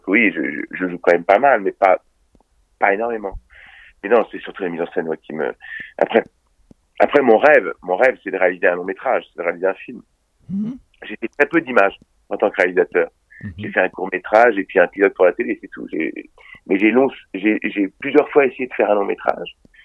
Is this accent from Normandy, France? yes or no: yes; Rouen, Normandy, France; Mais non, Rouen est ma ville natale et j'y ai vécu. J'y ai vécu et j'ai encore des amis là-bas qui sont rouennais.